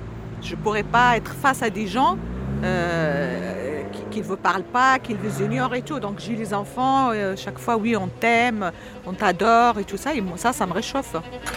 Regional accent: Morocco; moved away as an adult; Moi, je suis venue du Maroc. … j'ai 55 ans.

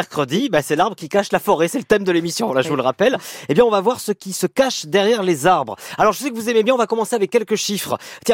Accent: Pays de la Loire, France; le plus vieil arbre de France, il est chez nous, en Mayenne

